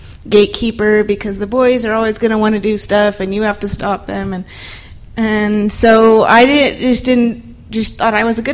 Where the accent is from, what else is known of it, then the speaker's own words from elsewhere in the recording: Utah, United States; also born or lived in Provo / Kentucky; I live in Logan, Utah. I grew up mostly in Utah. I guess I was born in Provo. My first memories were actually in Kentucky, because we moved there when I was two. But we moved back to Utah when I was six.